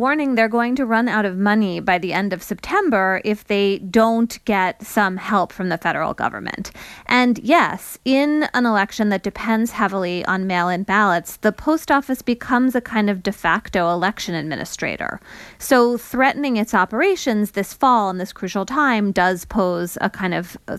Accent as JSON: {"language": "English", "region": "Connecticut", "country": "United States", "said": "So my home state of Connecticut, the Secretary of State just said, yes, we're going to mail every registered voter a mail-in ballot for November."}